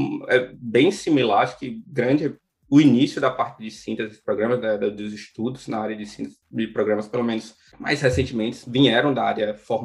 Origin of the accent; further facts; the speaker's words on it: Aracaju, Sergipe, Brazil; eu fiz graduação na Universidade Federal de Sergipe, eu sou de Aracaju.